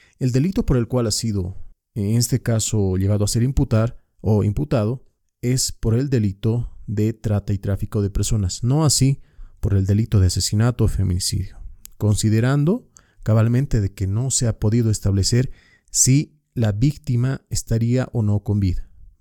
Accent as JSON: {"language": "Spanish", "country": "Bolivia", "said": "hablaremos de un caso bastante polémico en mi país, en Bolivia."}